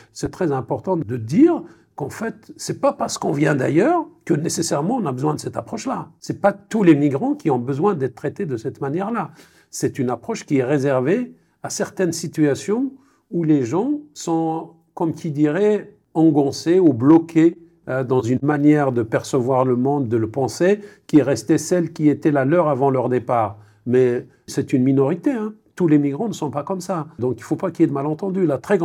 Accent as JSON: {"language": "French", "region": "Kabylie", "country": "Algeria", "lives_now": "France", "said": "J'ai fait mon parcours professionnel en France, mais je viens de Kabylie."}